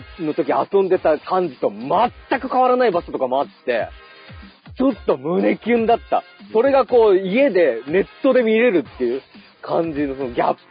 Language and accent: Japanese; Koriyama, Fukushima, Japan; 自分が生まれ育った福島の郡山の田舎町をちょっと見てみたの。